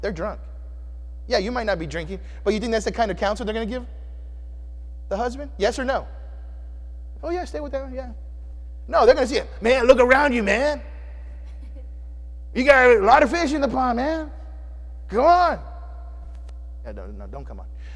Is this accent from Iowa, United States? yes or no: no; Texas, United States; one of the things I realized growing up in Fifth Ward